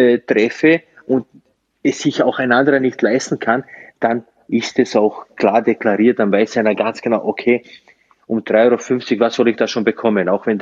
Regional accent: Slovenia; weil ich komme ja eigentlich aus Slowenien

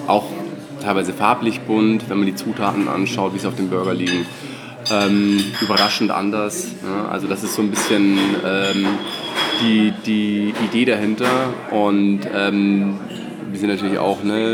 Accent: Ingolstadt, Bavaria, Germany; now in Cologne, Germany; wir kommen aus Ingolstadt. Okay, ja. Im schönen Bayern. Und sind dann auch beide in Bamberg studieren gewesen.

